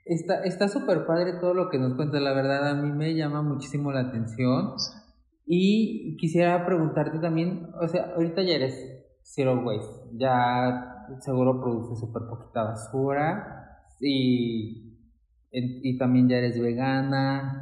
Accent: Arandas, Jalisco, Mexico; now in Mexico City, Mexico; yo tampoco soy de aquí, de la Ciudad de México. Yo soy de un pueblito que se llama Arandas, que está en los Altos de Jalisco.

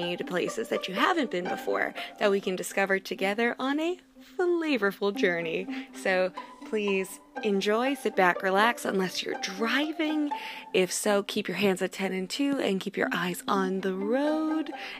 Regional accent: Boston, Massachusetts, United States; I am born and bred in Boston, Massachusetts, and I'm a chubster.

